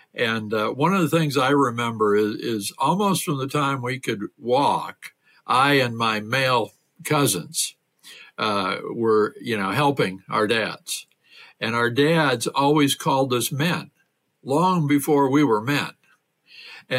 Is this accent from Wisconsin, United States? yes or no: no; South Dakota, United States; I grew up in the Deep South, the southern part of South Dakota. And my dad always said we were from the Deep South.